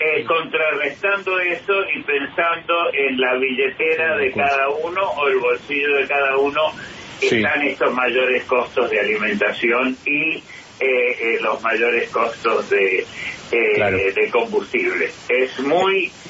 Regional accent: Argentina; mi país de origen, la Argentina

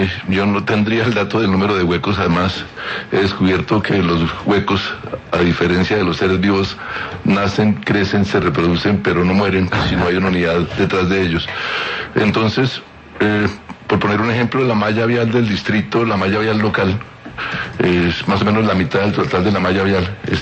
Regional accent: Boyacá, Colombia; now in Bogotá, Colombia; Desde que me vine a estudiar a la universidad, estoy acá. Yo soy boyacense, soy famoso, y estoy acá desde que estuve en la universidad.

